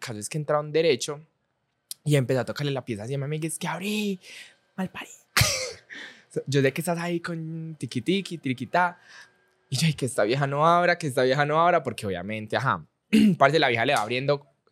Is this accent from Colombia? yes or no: yes; Bogotá, Colombia; moved away; Yo antes, cuando me vine de Bogotá, ajá.